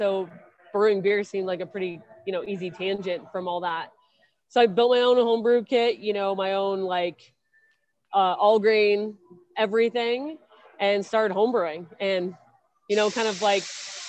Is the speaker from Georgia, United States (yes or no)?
no; Aurora, Colorado, United States; So I grew up here in Denver, actually south of Denver in Aurora